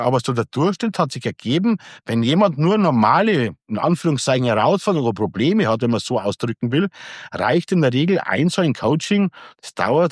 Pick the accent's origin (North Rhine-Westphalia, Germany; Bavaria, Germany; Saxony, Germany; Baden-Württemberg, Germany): Bavaria, Germany; Deggendorf; ich komme ja aus der Nähe von Deckendorf und bei uns ist BMW in der Nähe